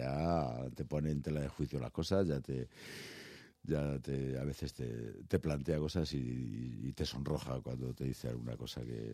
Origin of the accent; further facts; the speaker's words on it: Astorga, Castile and León, Spain; Me salía Astúrica y digo, pues sí, soy español Astúrica, o sea, de Astorga.